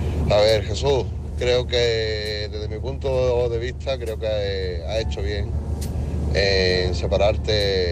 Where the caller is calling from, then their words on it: Málaga, Andalusia, Spain; Buenas noches … de Málaga, Unidad Móvil.